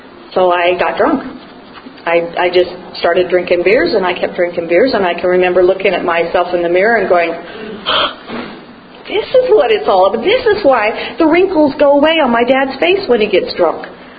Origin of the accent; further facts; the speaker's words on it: Hardin, Montana, United States; back to where I grew up in Hardin, Montana for several years. A couple of times we lived there. Dad being a cowboy meant we moved around to ranch to ranch to ranch